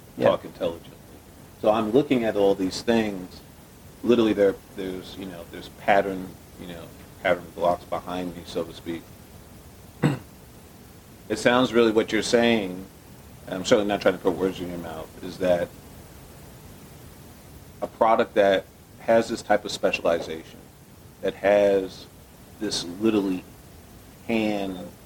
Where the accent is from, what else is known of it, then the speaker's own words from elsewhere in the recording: Brooklyn, New York, United States; It's funny because when I came here from Brooklyn, New York, they stamped my visa to come to Hoboken.